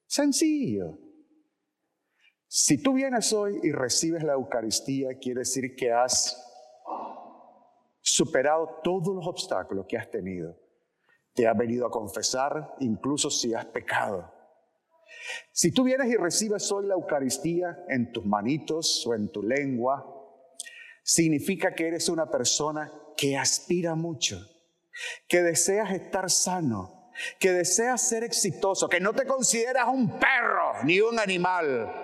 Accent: Nicaragua; now in United States; bueno, yo soy de Nicaragua, que usted salió de su rancho de Nicaragua donde vivíamos allá descalzo

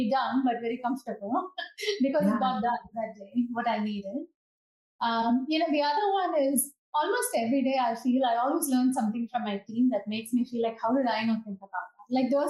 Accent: India; moved away as an adult; now in United States; I grew up in India and I moved here to pursue a master's in computer science.

